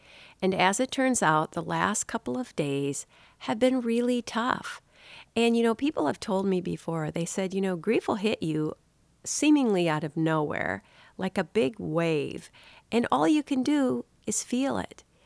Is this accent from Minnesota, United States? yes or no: yes; Minnesota, United States; My parents have lived in Minnesota their whole life. I was born and raised in Minnesota.